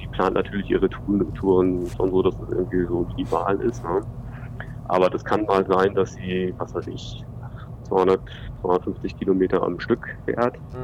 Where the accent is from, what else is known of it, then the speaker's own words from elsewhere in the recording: Munich, Bavaria, Germany; moved away as an adult; Also wir kommen eigentlich aus München und sind dann mit der Kinder ausgezogen.